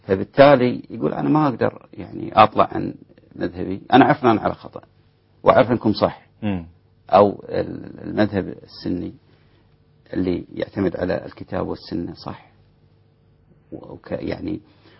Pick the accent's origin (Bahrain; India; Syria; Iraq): Bahrain; نفس الوضع عندنا في البحرين